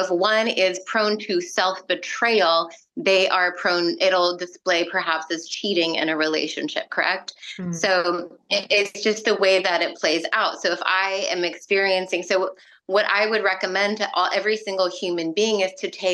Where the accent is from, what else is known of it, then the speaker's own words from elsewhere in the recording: California, United States; So I grew up in San Luis Obispo County on the Central Coast, in the Central Coast of California. Gorgeous, beautiful. My grandmother lived on the property with us.